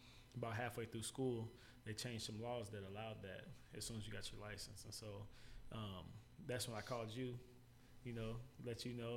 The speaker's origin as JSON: {"language": "English", "town": "Rochester", "country": "United States", "said": "And, you know, I'm from Rochester."}